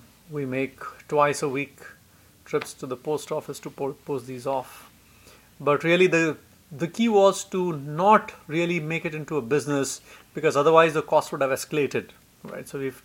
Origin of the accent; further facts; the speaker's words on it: India; and I'm here from India.